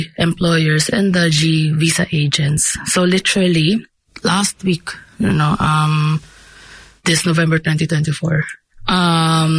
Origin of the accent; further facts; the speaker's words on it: Philippines; first language Tagalog; English is a second language; I'm Filipino and my primary language is Filipino Tagalog, I'm also quite fluent with English